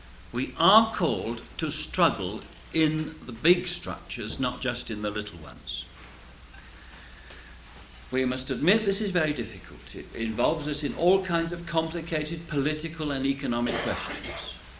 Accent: England, United Kingdom; now in United States; it's been very interesting to me as an Englishman watching your self-examination

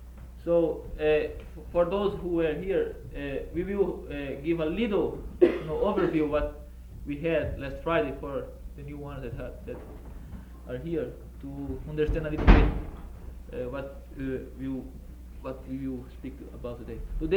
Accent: Brazil; I'm from Brazil.

